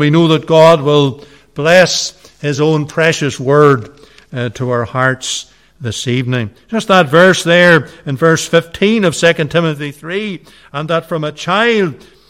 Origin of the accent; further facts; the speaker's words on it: Newtownbutler, Northern Ireland, United Kingdom; born there; I was born in County Fermanagh, the townland of Cleena, Newton Butler, County Fermanagh, to be precise. A few hundred yards from the border with County Cavan, the youngest of five.